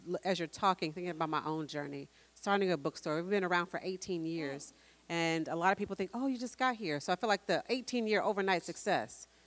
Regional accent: Tulsa, Oklahoma, United States; I'm from Tulsa, Oklahoma, and never was taught about Black Wall Street, and Black Wall Street was 2 miles from my home.

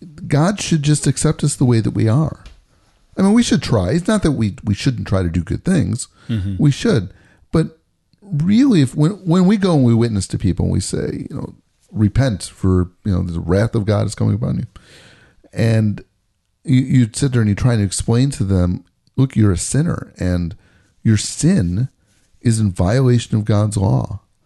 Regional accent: Chicago, Illinois, United States; No, I didn't go to the Cowboy Hall of Fame. I'm from Chicago. Why would I do that?

